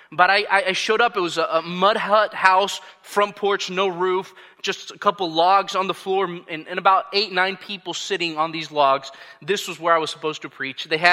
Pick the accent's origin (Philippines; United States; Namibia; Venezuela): Venezuela; I had the privilege of growing up in Venezuela under my parents' ministry. I'm a missionary kid